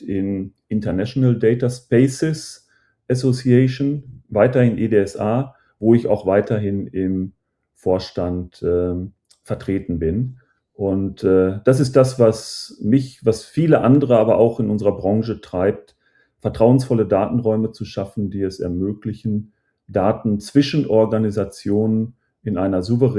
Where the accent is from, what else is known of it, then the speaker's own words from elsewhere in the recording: Etteln, North Rhine-Westphalia, Germany; schon seit 30 Jahren in der Kommunalpolitik in meiner Gemeinde, direkt in der Nachbarschaft zu Paderborn. Und wir haben vor 14 Jahren begonnen, mein Heimatdorf, das Dorf Etteln, zu transformieren